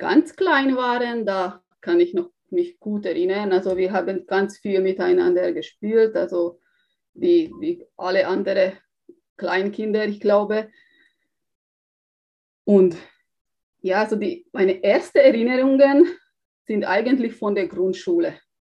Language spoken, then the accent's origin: German; Hungary; German is a second language; moved away as an adult; Also ich komme ursprünglich aus Ungarn. Dort bin ich aufgewachsen mit meinen Eltern.